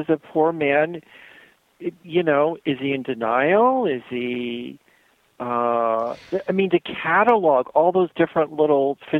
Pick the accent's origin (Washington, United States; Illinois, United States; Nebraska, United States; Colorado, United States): Nebraska, United States; You know, I'm from Nebraska where people do not touch you.